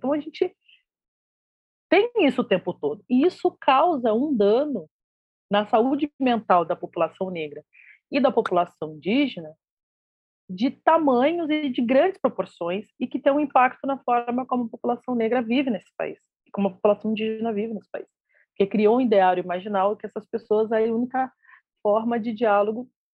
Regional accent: Brazil; eu preciso dizer que eu fui criada dentro de um quilombo. E no universo que eu fui criado aqui no Brasil

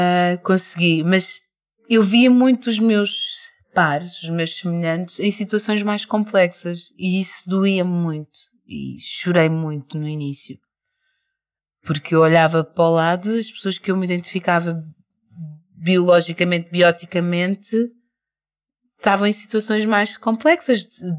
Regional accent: Portugal; born there; eu nasci em Portugal.

